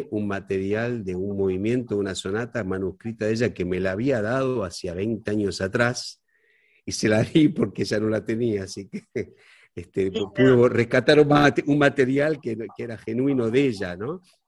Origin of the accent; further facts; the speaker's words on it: Argentina; nosotros le damos mucha importancia en la fundación como argentinos